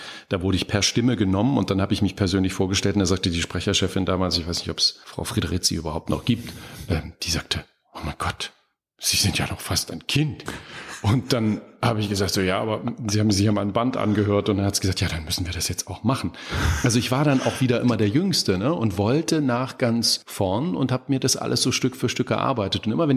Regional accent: Thuringia, Germany; da, wo ich groß geworden bin in Thüringen

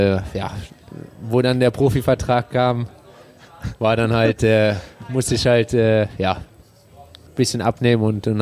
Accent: Germany; Als Deutscher will man da schon vorne fahren.

